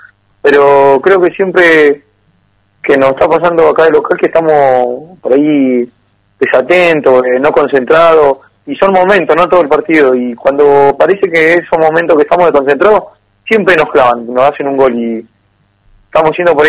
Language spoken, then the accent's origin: Spanish; Mar del Plata, Buenos Aires Province, Argentina; also born or lived in Rafaela; now in Tucumán, Argentina; yo venía de vivir 4 años en Buenos Aires, yo soy de Mar del Plata, viví un año, de 6 meses, viví 5 meses en Rafaela.